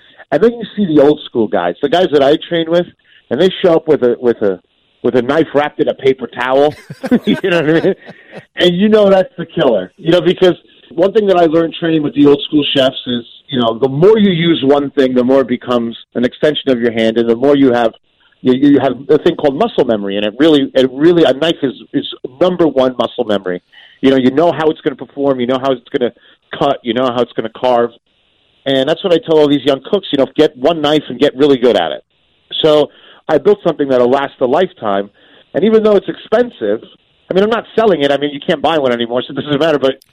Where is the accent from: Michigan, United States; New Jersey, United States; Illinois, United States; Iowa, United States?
New Jersey, United States; I'm from Jersey, so it comes from New Jersey.